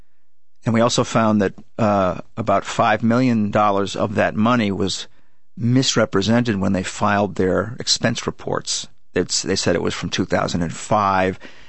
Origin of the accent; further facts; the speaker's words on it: Chicago, Illinois, United States; I mean, I'm from Chicago, so nobody has to tell me what Democrats can do.